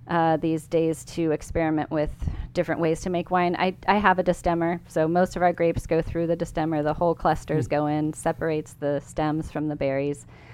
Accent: Sonora, California, United States; I grew up in Sonora, California, foothills to the Sierra Nevada. So I grew up hiking, backpacking, a lot of outdoor time, camping in the summers with my parents, putting up tents.

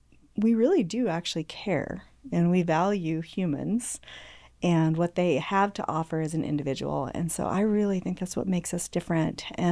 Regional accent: Nebraska, United States; We're both from Northeast Nebraska, so we had some things to talk about.

